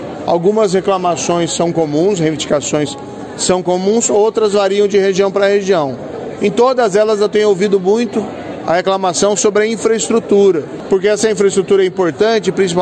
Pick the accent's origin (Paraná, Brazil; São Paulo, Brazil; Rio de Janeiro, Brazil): Paraná, Brazil; Maringá; eu sou do interior do Paraná, eu sou de Maringá. Então eu conheço muito bem tanto a capital como a região do interior